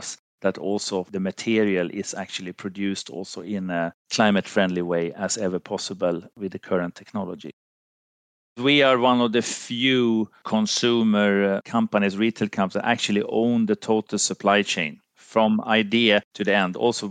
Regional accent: Finland; English is a second language; moved away; also born or lived in Sweden; I'm from Finland, lived a long period also in Sweden, and I'm kind of brought up in the 70s and the 80s.

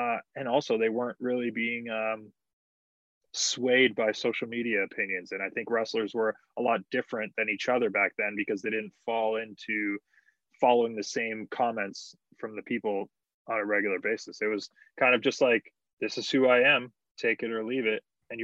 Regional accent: Canada; just being Canadian, you have a border to cross.

